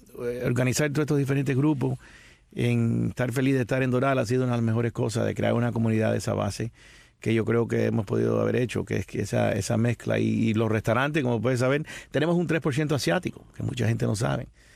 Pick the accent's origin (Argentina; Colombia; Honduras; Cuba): Cuba; Santa Clara, Villa Clara; born there; La ciudad donde yo nací, una de las ciudades más viejas, ¿no? La ciudad de Marta Abreu, la de Santa Clara.